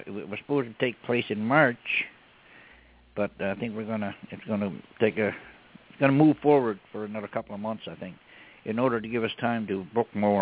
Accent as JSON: {"language": "English", "town": "Halifax", "region": "Nova Scotia", "country": "Canada", "said": "Well, I'm from Nova Scotia, the Halifax, Nova Scotia area, where the just next door to where Hank Small was born"}